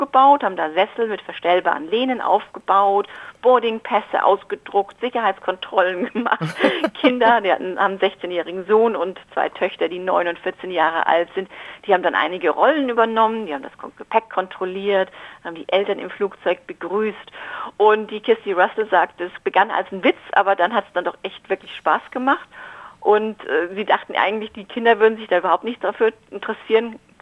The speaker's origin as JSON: {"language": "German", "town": "Munich", "region": "Bavaria", "country": "Germany", "lives_now": "Australia", "said": "weil ich bin ja aus München ursprünglich und backe selber oft frische Brezen."}